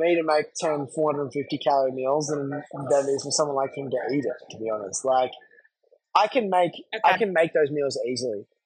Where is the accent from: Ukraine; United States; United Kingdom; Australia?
Australia; we were yarning about health and wellness and being Aussie dudes, like, you know.